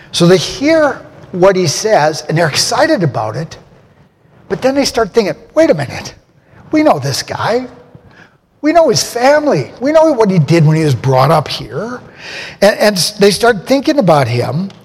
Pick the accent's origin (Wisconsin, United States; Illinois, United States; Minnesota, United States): Minnesota, United States; Rochester; When I've gone back to my hometown, Rochester, Minnesota, to preach